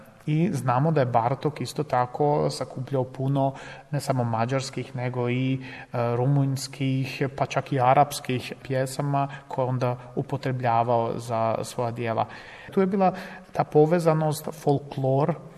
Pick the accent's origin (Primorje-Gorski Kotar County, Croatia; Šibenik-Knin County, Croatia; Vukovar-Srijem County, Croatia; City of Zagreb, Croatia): City of Zagreb, Croatia; Zagreb; born there; Ja sam rođen u Zagrebu i moji roditelji su muzičari